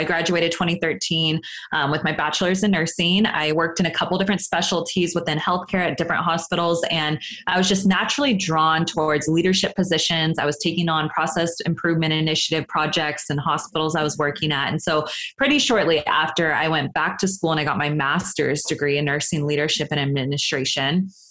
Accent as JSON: {"language": "English", "town": "Sacramento", "region": "California", "country": "United States", "said": "No, I'm from Northern California, up in Sacramento."}